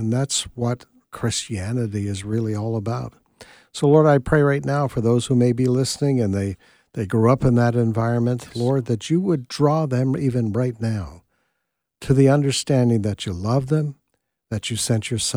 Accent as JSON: {"language": "English", "region": "Nova Scotia", "country": "Canada", "tie": "born or raised there", "lives_now": "Tupelo, United States", "said": "I grew up in Nova Scotia, Canada."}